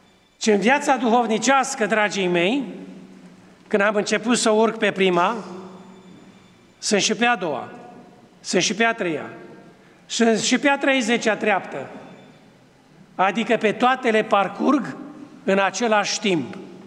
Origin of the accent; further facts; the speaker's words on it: Suceava County, Romania; pentru noi ca bucovineni, căci aici, în biserică, marea majoritate, sunteți de aici, din Bucovina